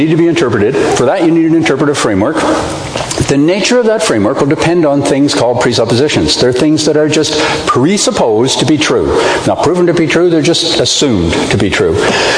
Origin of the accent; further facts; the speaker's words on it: Ontario, Canada; Now, I know I'm from Ontario